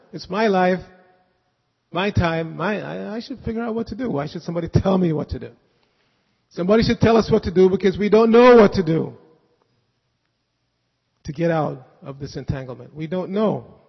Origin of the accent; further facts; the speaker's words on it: New York, United States; when I grew up in New York and I had a lot of friends in the garment industry